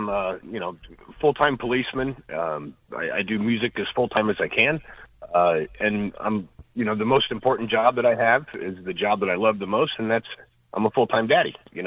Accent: Effingham, Illinois, United States; I tell you what, growing up in Effingham, it was called the Crossroads of America.

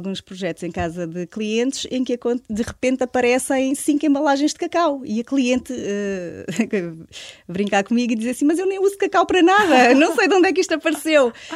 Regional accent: Alentejo, Portugal; moved away as an adult; now in Lisbon, Portugal; tenho 42 anos, vivo em Lisboa, mas sou alentejana. Vim para Lisboa aos 26 anos

